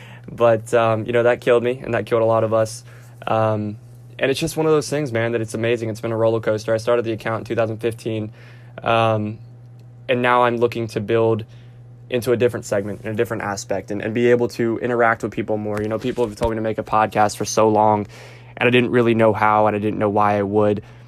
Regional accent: North Carolina, United States; My family is all from New York. I am from the South in North Carolina, but always been a Giants fan, grew up a Giants fan.

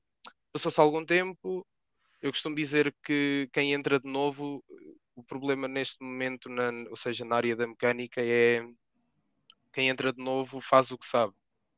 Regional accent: Trancoso, Guarda, Portugal; eu sou natural de Trancoso, na altura fiz o secundário em Trancoso também

